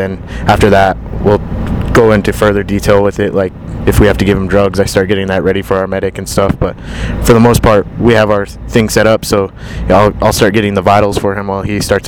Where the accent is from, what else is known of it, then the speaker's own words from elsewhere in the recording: Santa Fe, New Mexico, United States; From Santa Fe, New Mexico.